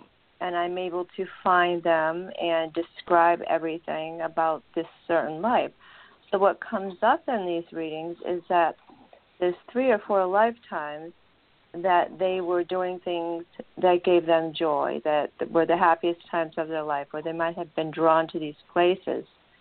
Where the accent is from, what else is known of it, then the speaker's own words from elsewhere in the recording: Sarasota, Florida, United States; now in New Hampshire, United States; I'm from Sarasota, Florida, so I know you. Miss you.